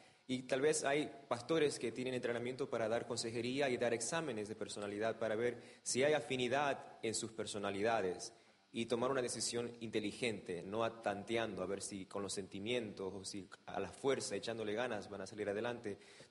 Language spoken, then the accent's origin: Spanish; Argentina; no voy a decir que porque soy argentino estaría bien si jugara fútbol y no básquetbol